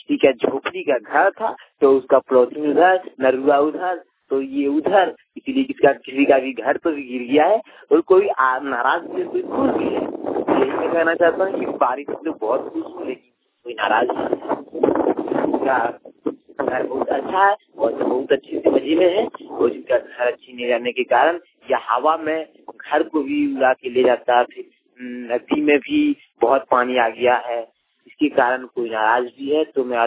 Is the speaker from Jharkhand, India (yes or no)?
yes; Jharkhand, India; ग्राम पंदन विरा थाना जिला देवघर का निवासी हूँ।